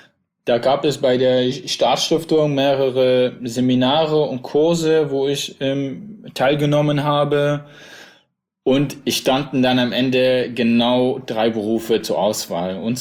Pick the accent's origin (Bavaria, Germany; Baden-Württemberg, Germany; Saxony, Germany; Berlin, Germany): Saxony, Germany; Plauen; Ja, ich bin ja in Plauen im Vogtland groß geworden, kenne dementsprechend, wie du auch schon gesagt hast, den ländlichen Raum.